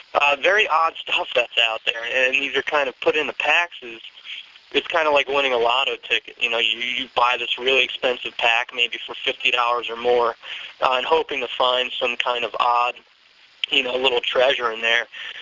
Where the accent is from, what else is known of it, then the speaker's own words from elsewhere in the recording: New Jersey, United States; I grew up in North Jersey, Yankees fan